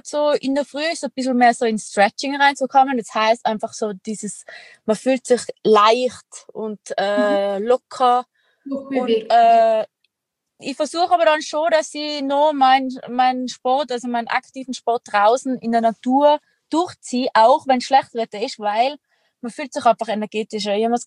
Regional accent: Tyrol, Austria; accent: Tyrolean; wie man an meinem Dialekt hören kann, bin ich Tirolerin

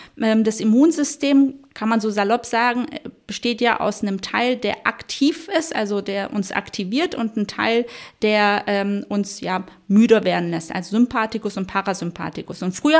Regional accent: Baden-Württemberg, Germany; Ich bin ja ursprünglich Schwäbin

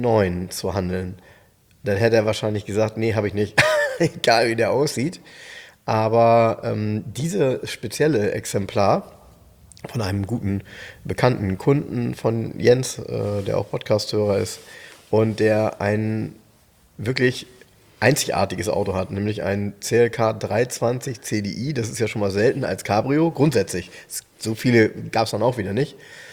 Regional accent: Soltau, Lower Saxony, Germany; Ja, bei uns in Soltau war die britische Armee

